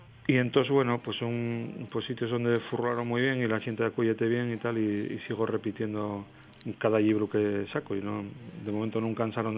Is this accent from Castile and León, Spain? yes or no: no; Somió, Asturias, Spain; la mi infancia en Somió, ¿no? Pues como te va marcando la vida en un pueblo y un pueblo muy cercano a Sisión, pero bueno, y era un pueblo, por lo menos, de la que yo crecía.